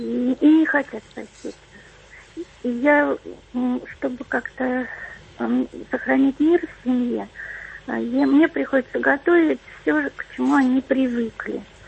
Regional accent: Moscow, Russia; я из Москвы.

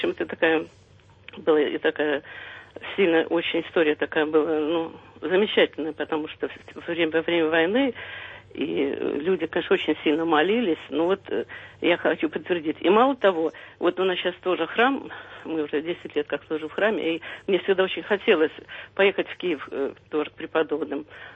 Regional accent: Gomel, Gomel Region, Belarus; Я сама вот родом из Гомеля

